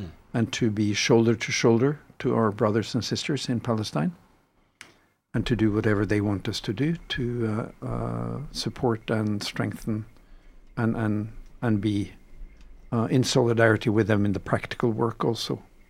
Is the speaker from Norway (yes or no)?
yes; Tromsø, Troms, Norway; So Tromsø is my hometown, which is a very northern town in Norway. It's actually the northernmost university city in the world.